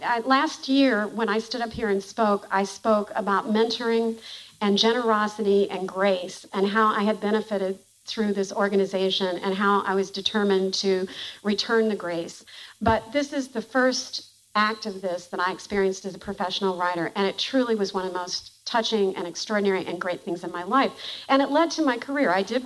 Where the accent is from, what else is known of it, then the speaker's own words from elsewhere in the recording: Kentucky, United States; There was just nobody who was publishing any work about it, except for my hometown newspaper, the Courier-Journal, blessedly, who just happened to publish what I wanted to write.